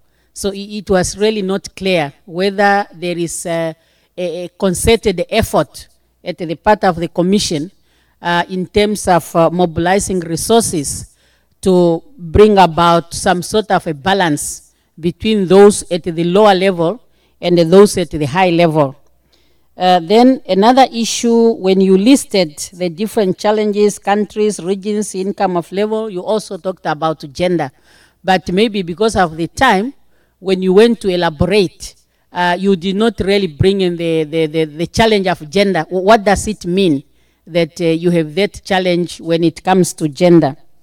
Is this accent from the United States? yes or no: no; Namibia; from Namibia.